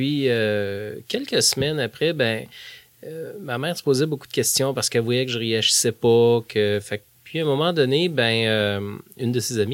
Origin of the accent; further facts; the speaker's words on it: Lévis, Quebec, Canada; born there; Puis, je suis originaire de cette région-là. Et moi, je suis né à Lévis.